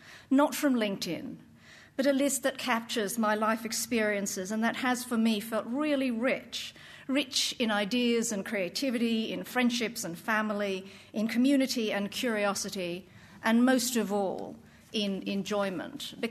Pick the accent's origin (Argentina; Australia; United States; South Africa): South Africa; born there; I was born in South Africa, a privileged white kid from an English-speaking background, the eldest of 4, by 10 minutes. I'm a twin